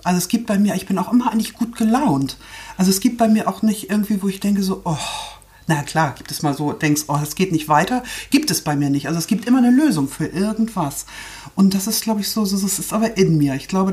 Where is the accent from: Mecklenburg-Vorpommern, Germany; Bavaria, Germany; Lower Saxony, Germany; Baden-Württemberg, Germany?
Lower Saxony, Germany; Cuxhaven; Und ich komme aus Cuxhaven